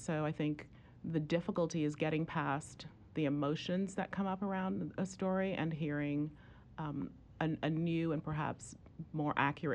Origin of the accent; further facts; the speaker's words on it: Bahamas; now in United States; I grew up in the Bahamas